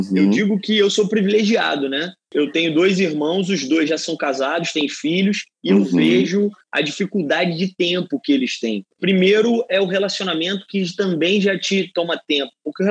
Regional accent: Nova Iguaçu, Rio de Janeiro, Brazil; also born or lived in Minas Gerais / Espírito Santo / Região dos Lagos; Então, nasci em Nova Iguaçu, meu pai era advogado, também era militar, então a gente rodou Minas, Espírito Santo, morei na região dos Lagos, voltei para Nova Iguaçu com 15 anos.

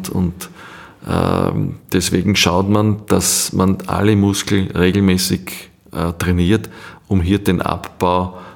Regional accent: Austria

